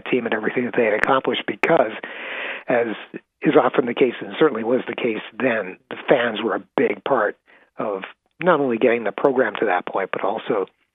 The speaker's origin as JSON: {"language": "English", "town": "Hermon", "region": "Maine", "country": "United States", "tie": "born or raised there", "said": "I grew up in Maine, in Herman, and was always a Black Bears sports fan, still am."}